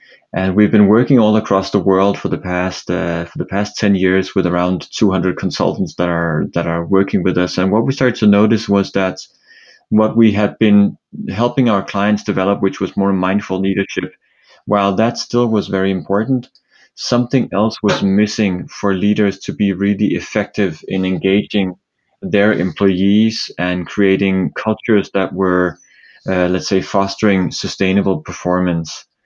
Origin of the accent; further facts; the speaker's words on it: Copenhagen, Capital Region of Denmark, Denmark; English is a second language; now in New York, United States; So I'm originally from Denmark, Copenhagen, but live in New York nowadays.